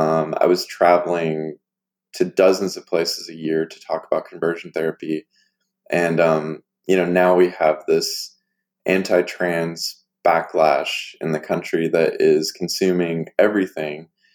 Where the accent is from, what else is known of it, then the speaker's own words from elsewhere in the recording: Arkansas, United States; something that was very normal for me growing up in Arkansas. I mean, there are patches of Arkansas where people wouldn't have known what conversion therapy was, but certainly none of the patches I grew up in, you know, the farmland